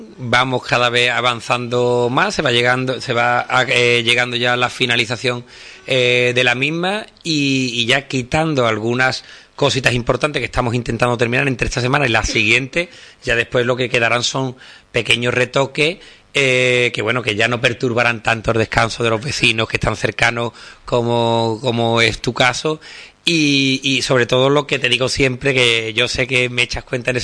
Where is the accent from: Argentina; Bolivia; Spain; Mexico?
Spain; Andalusia; como andaluces que han llevado nuestra bandera por todo el mundo